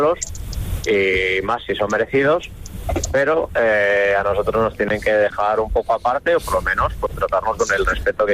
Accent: Asturias, Spain; Sí, yo soy asturiano y además creo que con este artículo me volví casi más asturiano de lo que era.

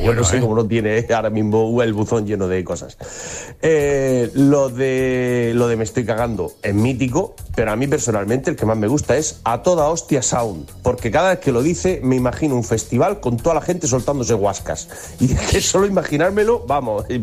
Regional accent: Madrid, Community of Madrid, Spain; Buenos días … taxista madrileño.

